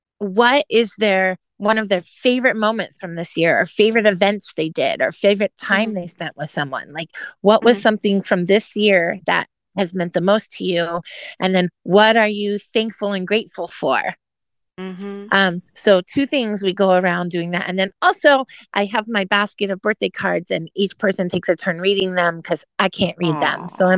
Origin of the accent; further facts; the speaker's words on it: California, United States; also born or lived in Indiana; now that I live in Florida, and because I grew up in California and life was in California, and then I lived in Indiana and it would be snowing.